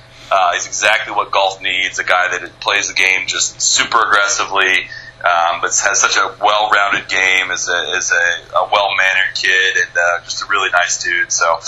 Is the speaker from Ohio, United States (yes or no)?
yes; Dublin, Ohio, United States; also born or lived in Chicago; now in Amsterdam, Netherlands; I grew up in Dublin, Ohio. I lived in Chicago for 6 years before I moved to Amsterdam.